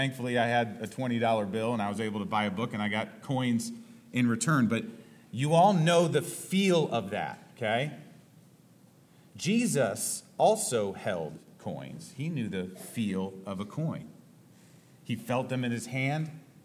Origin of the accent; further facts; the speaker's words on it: Cleveland, Ohio, United States; I'm from the Cleveland, Ohio area, and so I'm also a Browns Indians fan